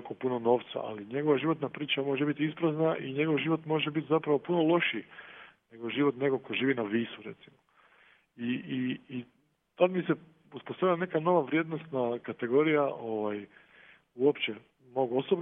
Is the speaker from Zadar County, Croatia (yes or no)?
yes; Zadar, Zadar County, Croatia; now in Split, Croatia; Kako sam ja rodom dalmatinac iz Zadra